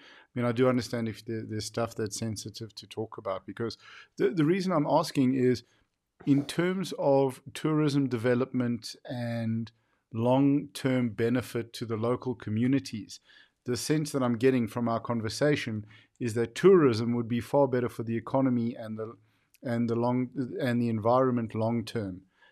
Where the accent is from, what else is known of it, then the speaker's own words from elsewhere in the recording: Cape Town, Western Cape, South Africa; And I think even for us growing up in Cape Town.